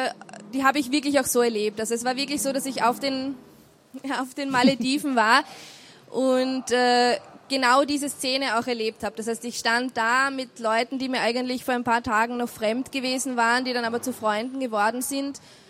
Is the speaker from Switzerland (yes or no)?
no; Austria; abgesehen jetzt von meiner Heimat Österreich